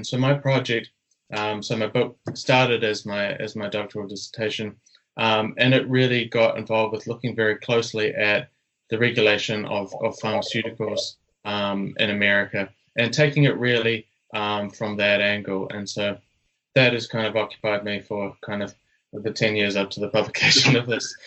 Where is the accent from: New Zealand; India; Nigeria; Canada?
New Zealand; also born or lived in Australia; I'm from New Zealand, but was doing my study in Australia.